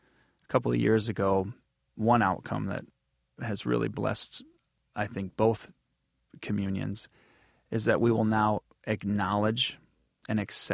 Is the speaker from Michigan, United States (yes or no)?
yes; Grand Rapids, Michigan, United States; And I had a great experience in my church growing up in Grand Rapids.